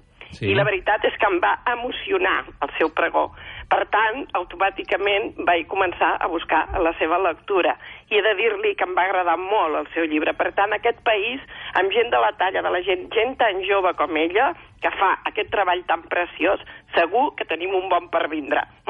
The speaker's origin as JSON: {"language": "Catalan", "town": "Sant Feliu", "region": "Catalonia", "country": "Spain", "said": "jo sóc de Sant Feliu, això és molt gros, eh?"}